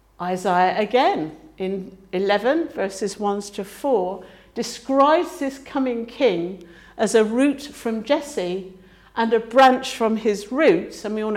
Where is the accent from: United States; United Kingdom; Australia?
United Kingdom; Culturally, my expectations as a Brit can be very different to your expectations as a Filipino or a German or whatever because of our culture.